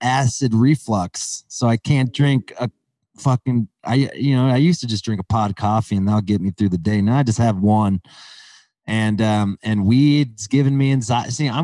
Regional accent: Calabasas, California, United States; I'm from Calabasas, you know.

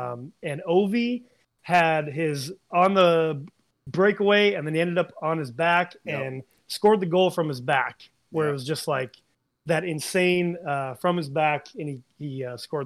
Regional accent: Minnesota, United States; So I grew up in Minnesota. I played hockey my entire life.

